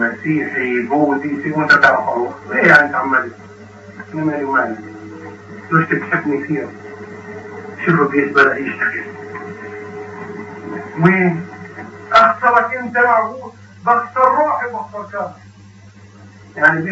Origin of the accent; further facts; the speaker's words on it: Jordan; لانه اوسط قضيه عندنا في الاردن